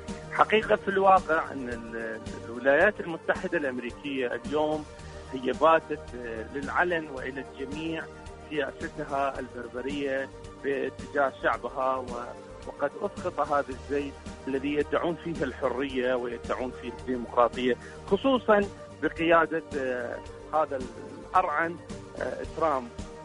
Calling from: Iraq; من العراق.

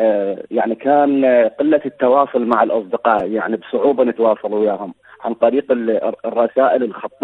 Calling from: Maysan, Iraq; إحنا عندنا بالعراق يعني أكو مثلا عندنا بمحافظة ميسان البث يعني ما قاعد

